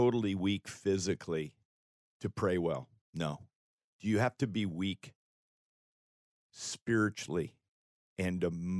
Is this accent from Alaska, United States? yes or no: yes; Alaska, United States; all the guys that I was raised with in Alaska, let me just tell you right now, Alaska was not a good place to grow up for a boy that felt weak.